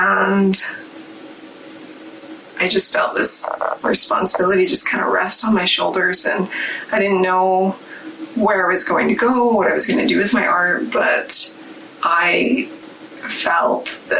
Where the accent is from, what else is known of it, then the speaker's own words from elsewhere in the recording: Idaho, United States; There's a reason why I have the heritage that I do, that I'm Native American. There's a reason why I grew up in Idaho